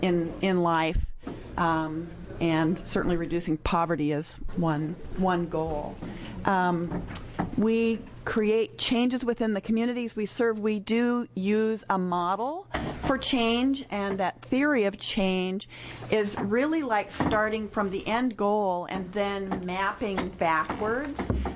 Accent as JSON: {"language": "English", "town": "Portland", "region": "Oregon", "country": "United States", "said": "And though I am from the Portland area"}